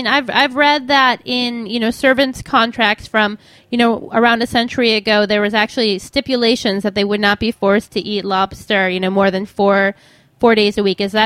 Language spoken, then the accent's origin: English; Midwest, United States; I know growing up in the Midwest, you know, if I went to a nicer grocery store